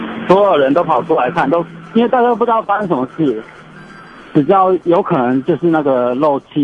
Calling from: Kaohsiung, Taiwan; 你好，我是高雄的

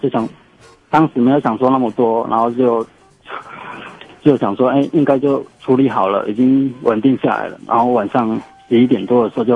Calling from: Kaohsiung, Taiwan; 你好，我是高雄的

